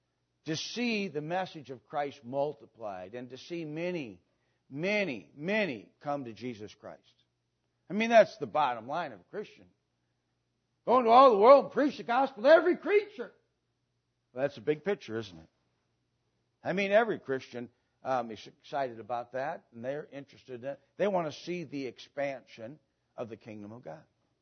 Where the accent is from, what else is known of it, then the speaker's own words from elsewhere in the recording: Wisconsin, United States; I'm old enough to tell you this. I grew up in Wisconsin. And I grew up in Wisconsin